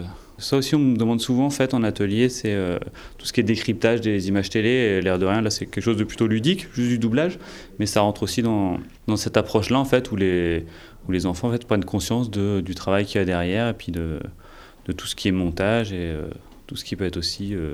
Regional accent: Brittany, France; Voilà, je viens de Bretagne, je fais des ateliers dans les festivals et dans les écoles

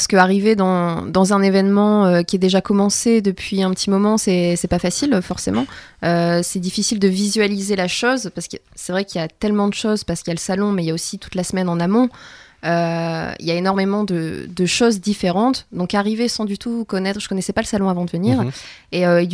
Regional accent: Hauts-de-France, France; now in Tournai, Belgium; je viens de l'Avesnois, enfin je suis originaire de l'Avesnois, mais sinon je vis en Belgique à Tournai.

